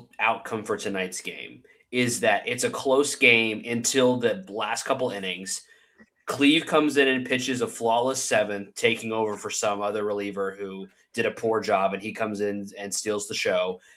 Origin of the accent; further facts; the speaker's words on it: United States; even though I'm an American